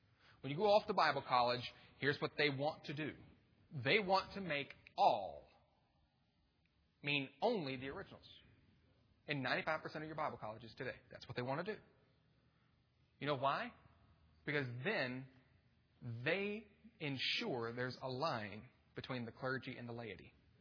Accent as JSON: {"language": "English", "region": "Virginia", "country": "United States", "said": "I'm from Virginia"}